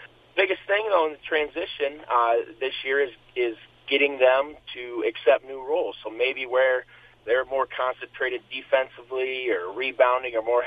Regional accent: Clarion, Iowa, United States; I'm originally from Clarion. I currently reside in Clarion. That's where I work my full time job.

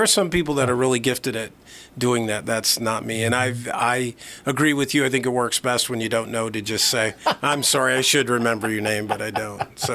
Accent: Charles City, Iowa, United States; I grew up in Charles City, and my wife grew up in Mason City.

